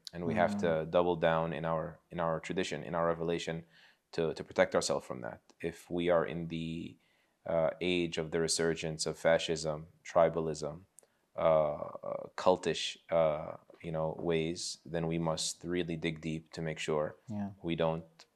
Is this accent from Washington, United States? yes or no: no; Pennsylvania, United States; But we're from Pennsylvania, so we have guns.